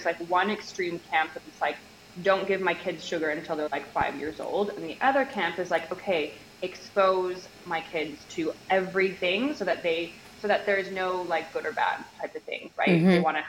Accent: Canada; accent: Canadian; oh, hey, I saw you out and about in my Canadian accent.

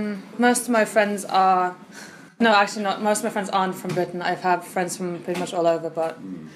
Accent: Germany; also born or lived in Norway; I'm from Germany, but I've lived in Norway for most of my life.

